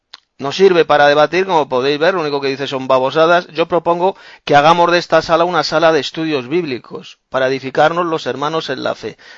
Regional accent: Madrid, Community of Madrid, Spain; de Madrid, España.

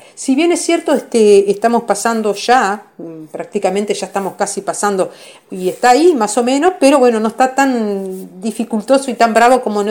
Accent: Uruguay; soy del país de Uruguay.

